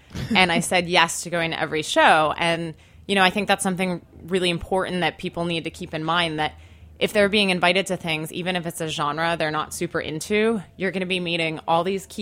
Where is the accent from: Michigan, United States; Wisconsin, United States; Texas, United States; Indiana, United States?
Wisconsin, United States; So I'm from Wisconsin originally, so I knew no one in the entertainment industry.